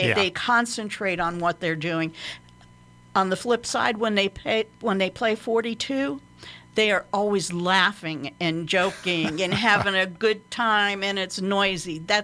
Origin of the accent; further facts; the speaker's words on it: Cornwall, New York, United States; born there; Yes, I was born in Cornwall, New York.